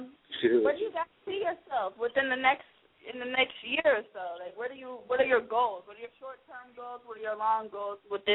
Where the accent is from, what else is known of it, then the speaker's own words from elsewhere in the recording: Detroit, Michigan, United States; No, I'm from the D, baby. I'm from Detroit.